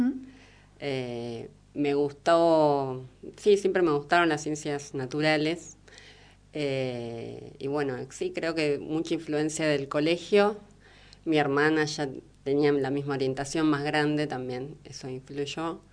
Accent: Neuquén, Argentina; Soy de Neuquén.

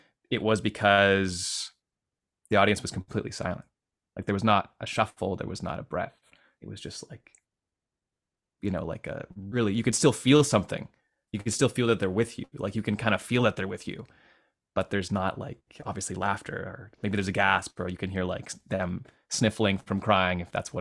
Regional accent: Edmonton, Alberta, Canada

